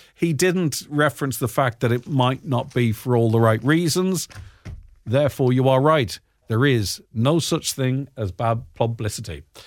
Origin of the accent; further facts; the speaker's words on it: London, United Kingdom; born there; I'm London Irish born.